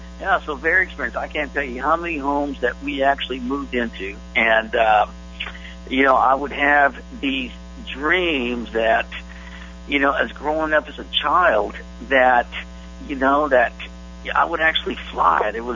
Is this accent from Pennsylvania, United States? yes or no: no; Los Angeles, California, United States; And I grew up in East LA, you know, of course, it was very gang-ridden out there